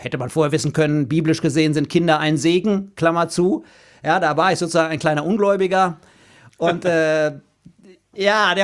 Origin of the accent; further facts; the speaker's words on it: Gütersloh, North Rhine-Westphalia, Germany; 55 Jahre bin ich also alt. Ja, ich bin in Gütersloh aufgewachsen, in Ostwestfalen, und bin dort auch schon ein sehr politischer Mensch gewesen. Zuerst vor allen Dingen ein evangelischer und christlicher Mensch